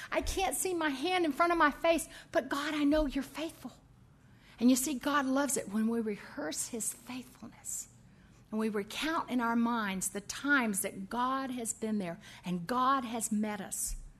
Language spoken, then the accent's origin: English; the South, United States; And we're from the South, so he turns to me and he says, Mama, go get the hymn books.